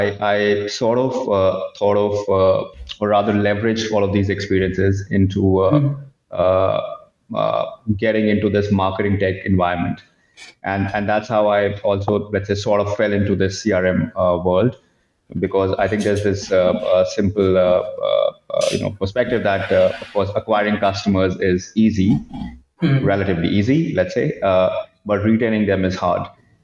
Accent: India; So I grew up in India. My background is of that of an engineer, and went to business school in the US.

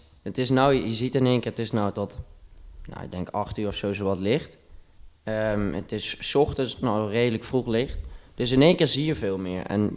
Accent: North Brabant, Netherlands; Ik kom uit een heel klein dorp, maar dat kent denk ik niemand. Ik woon bij Kuik in de buurt en bij Graven.

